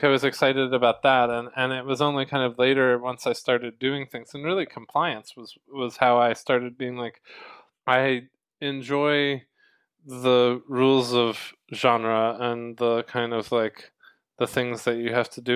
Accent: Atlanta, Georgia, United States; I grew up in Atlanta, Georgia. I went to school in Winston-Salem, North Carolina for film and television.

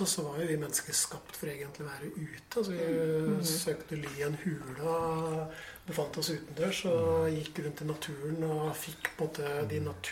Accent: Innlandet, Norway; moved away as an adult; now in Oslo, Norway; Jeg også fra utenfor Oslo, født og oppvokst på Hadeland. Mm-hmm. Også i grønne omgivelser, mm-hmm. men flyttet inn til Oslo da jeg var 19.

